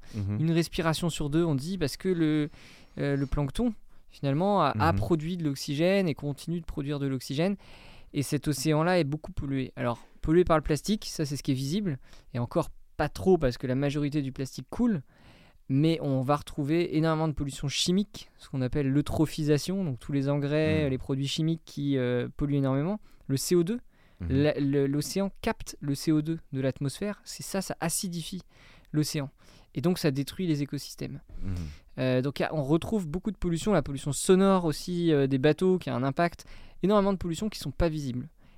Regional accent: Concarneau, Brittany, France; J'ai toujours grandi au bord de l'eau, j'ai grandi à Concarneau, en Bretagne.

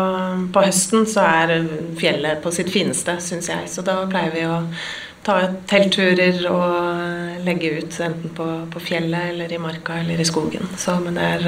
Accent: Oslo, Norway; jeg vokste opp midt I Majorstukrysset

